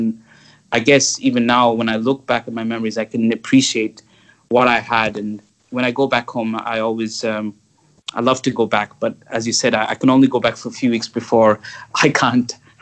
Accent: Kolkata, West Bengal, India; growing up in Calcutta was fascinating because it used to be the capital, as you know, of British India till 1911.

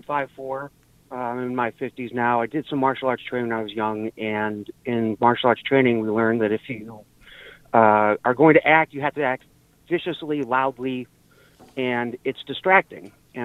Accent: Midwest, United States; Being a small man growing up in the Midwest, there are a lot of big people that picked on me

